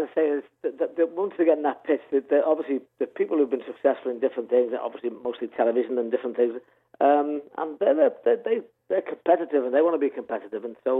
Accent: Bootle, North West England, United Kingdom; Obviously, I grew up in Bootle.

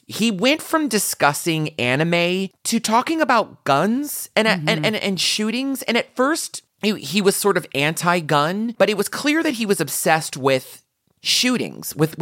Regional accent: the South, United States; Listen, I grew up in the South, right?

